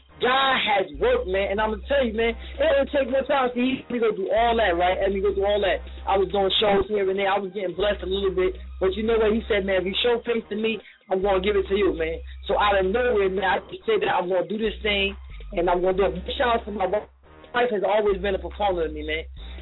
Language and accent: English; Newark, New Jersey, United States; He got a show that's going on right now in Newark, New Jersey, right in my hometown, right in my hood.